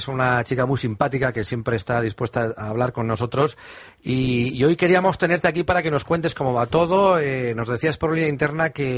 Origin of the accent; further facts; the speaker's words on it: Basque Country, Spain; los que somos vascos